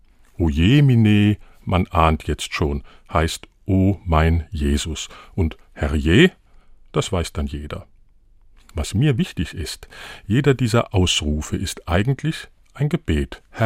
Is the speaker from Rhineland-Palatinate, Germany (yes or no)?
yes; Engers, Rhineland-Palatinate, Germany; accent: Moselle Franconian; first language Moselle Franconian; Meine Muttersprache ist und bleibt aber mein Moselfränkisch aus Engers am Rhein. Damit bin ich groß geworden, hab den Dialekt quasi mit der Muttermilch eingesogen.